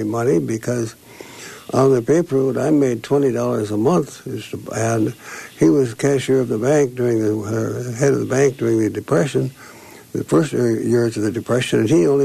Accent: Maroon, Minnesota, United States; also born or lived in Hinckley; I was born in Minnesota and lived in a very small town called Maroon most of my early years. Actually lived in another small town called Hinckley when I was extremely small

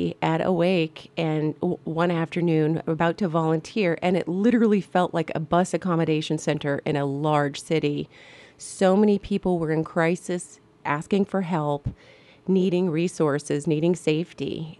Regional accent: Louisville, Kentucky, United States; born there; Now, I was born in Louisville.

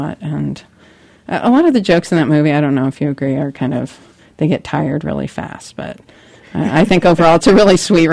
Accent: Bellevue, Washington, United States; also born or lived in Seattle; I grew up in Bellevue. I was born in Seattle and moved to from Magnolia neighborhood to the suburbs.

